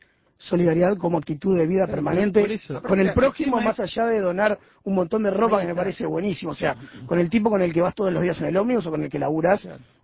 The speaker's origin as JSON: {"language": "Spanish", "country": "Uruguay", "said": "cuán solidarios somos los uruguayos y cómo demostramos esa solidaridad"}